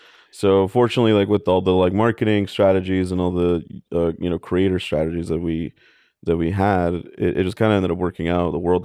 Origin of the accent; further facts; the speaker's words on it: Long Beach, California, United States; And in LA, like, I grew up in Long Beach, so like LA, East LA got kids, and Long Beach kids would sometimes like intermingle at shows.